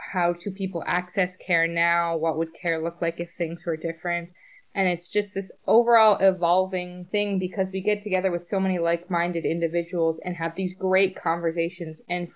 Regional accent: Newfoundland and Labrador, Canada; now in Montreal, Canada; I'm originally from Newfoundland and Labrador, but I'm practicing physiotherapy here in Montreal and Quebec. I have a bit of a mixed ancestry of both Inuit and Irish

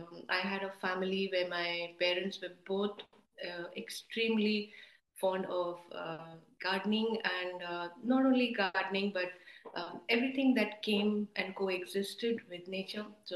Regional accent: Durgapur, West Bengal, India; also born or lived in Amritsar / Asansol / Northeast India / Kolkata; So, born in Amritsar, but grew up in the Colliery Belt. We grew up in Durgapur and Asansol, and then the Northeast and Kolkata as well.

